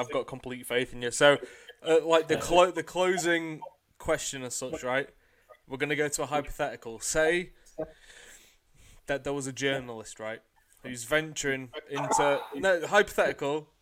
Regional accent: England, United Kingdom; He's Welsh. I'm English.

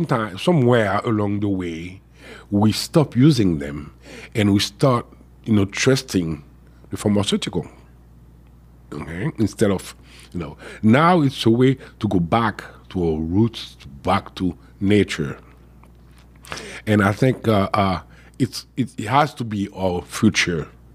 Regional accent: Haiti; Because I'm originally from Haiti.

